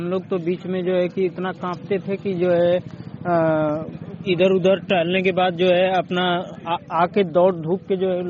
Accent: Tirchhi, Uttar Pradesh, India; मैं तिरछी का रहने वाला हूँ।

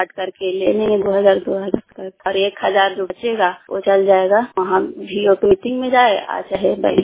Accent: Bihar, India; नालंदा जिला के रहने वाली हूँ।

